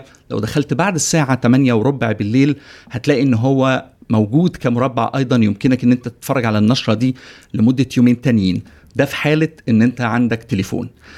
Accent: Egypt; moved away as an adult; also born or lived in New York, United States; أنا صحفي مصري، اتولدت وعشت ما بين أكتر من بلد، واشتغلت في مجال الإعلام خلال 16 سنة اللي فاتوا. ابتديت في مجال الإعلام كصحفي في مصر، وبعد كده اتنقلت لنيويورك

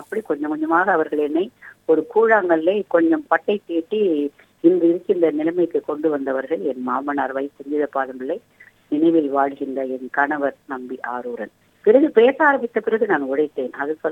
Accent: Sankarankovil, Tamil Nadu, India; born there; now in Chennai, India; அப்படிப்பட்ட ஊர்ல சங்கரன் கோவில் என்ற ஒரு அழகான ஊரில் நான் பிறந்தேன். தந்தையார் அரசு பணியில் இருந்த காரணத்தால் பல ஊர்களுக்கு சென்று கடைசியில் சென்னையில் வந்து நீண்ட காலமாக இருக்கிறோம்.

